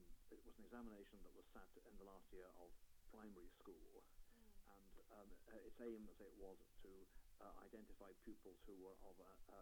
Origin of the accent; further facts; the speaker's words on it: Portchester, South East England, United Kingdom; also born or lived in Portsmouth; I was born in Portsmouth, and I spent the first probably 8 years of my life in a little village called Portchester, which is just outside Portsmouth. We moved to Liverpool when I was about 8 years old